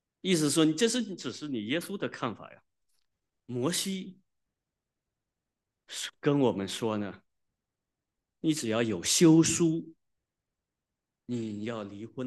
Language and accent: Chinese; China; 其实我们作为中国人的这些父母们